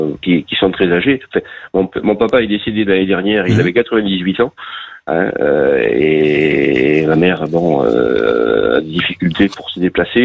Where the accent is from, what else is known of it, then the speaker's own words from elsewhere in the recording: Bergerac, Nouvelle-Aquitaine, France; Moi, je suis originaire de Bergerac, hein.